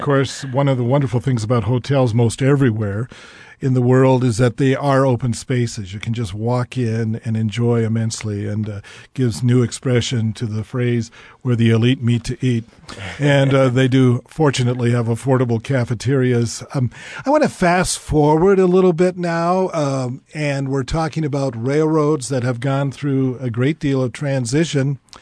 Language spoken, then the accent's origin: English; Laurel, Montana, United States; And as a young kid growing up in Laurel, my mom and dad, every now and then when we put the shekels together, we would go up to the park